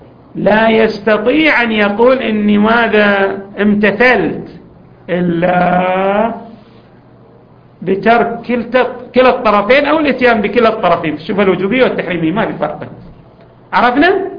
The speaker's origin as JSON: {"language": "Arabic", "region": "Eastern Province", "country": "Saudi Arabia", "accent": "Hasawi", "said": "كما نعبر عنا بلهجتنا الحساوية"}